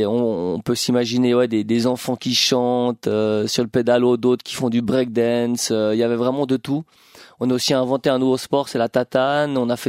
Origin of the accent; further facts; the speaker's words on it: Switzerland; de se rendre compte qu'est-ce qui fait qu'on est Suisse.